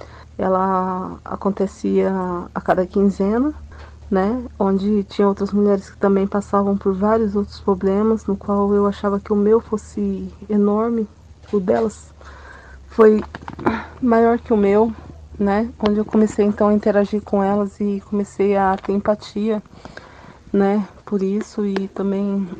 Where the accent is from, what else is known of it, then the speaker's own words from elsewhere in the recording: Londrina, Paraná, Brazil; tenho 32 anos, sou natural de Londrina mesmo